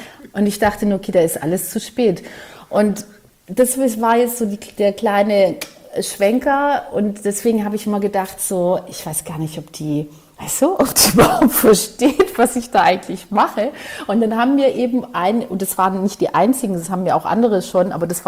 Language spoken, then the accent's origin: German; Western Macedonia, Greece